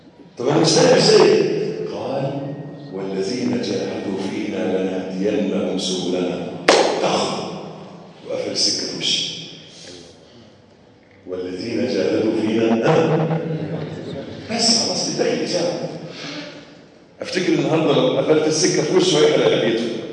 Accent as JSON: {"language": "Arabic", "country": "Egypt"}